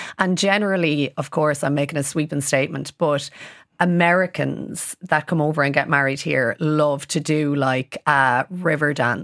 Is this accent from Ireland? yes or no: yes; County Laois, Ireland; I'm from Laois